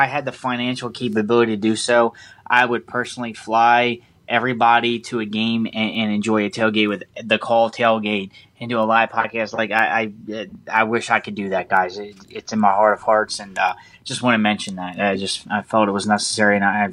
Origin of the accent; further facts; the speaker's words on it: Maryland, United States; I said, I'm from Maryland.